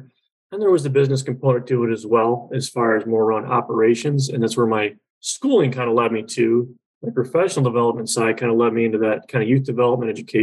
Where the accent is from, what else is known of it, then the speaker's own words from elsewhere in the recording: Michigan, United States; now in Arizona, United States; So when I think of where I grew up in Eastern Michigan, a lot of water all over the state, surrounded by five lakes.